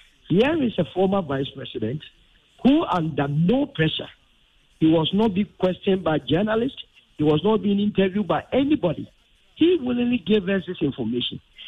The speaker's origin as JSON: {"language": "English", "country": "Ghana", "said": "a Ghanaian"}